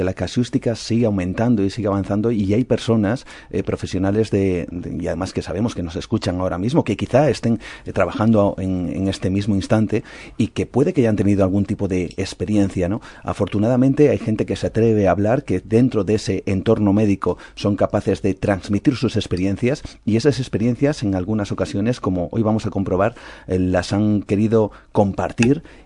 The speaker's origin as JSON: {"language": "Spanish", "country": "Spain", "said": "Soy el único español, periodista español, que pertenece a la Asociación de Veteranos Atómicos de Estados Unidos"}